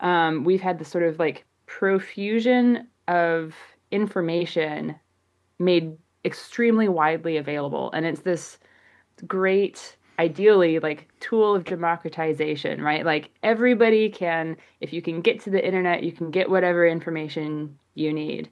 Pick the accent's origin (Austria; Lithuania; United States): United States; Colorado; my personal relationship with the natural environment growing up in Colorado